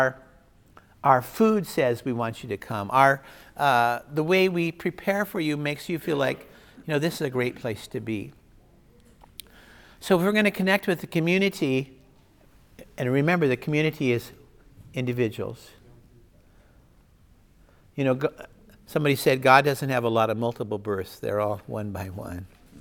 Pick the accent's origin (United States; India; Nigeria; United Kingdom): United States; Nebraska; If they want to talk about football, I'm from Nebraska. We used to like to talk about football.